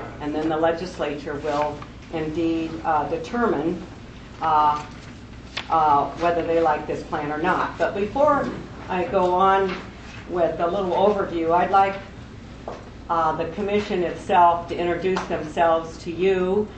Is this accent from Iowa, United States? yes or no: yes; Quad Cities, Iowa, United States; I'm from the Quad Cities.